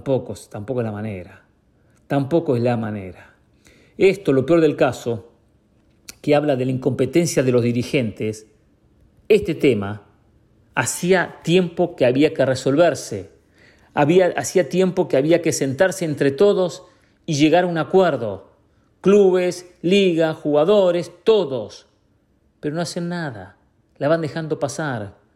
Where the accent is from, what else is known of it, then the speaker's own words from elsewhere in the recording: Mexico; yo soy mexicano.